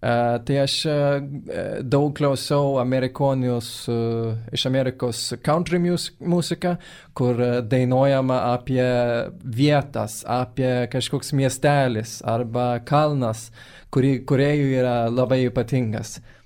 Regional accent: Sweden; Lithuanian is a second language; Nes pats esu iš Švedijos, todėl mano akcentas

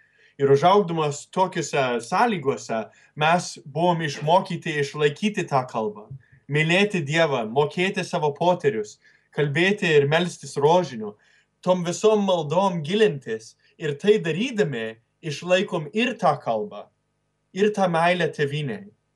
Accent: United States; also born or lived in Lithuania; Nors ir čia esu Amerikoje visą gyvenimą daugmaž, išskyrus kelis metus, kur Lietuvoje gyvenau, kai įstojau į vienuolyną, visiems tik esu lietuvis.

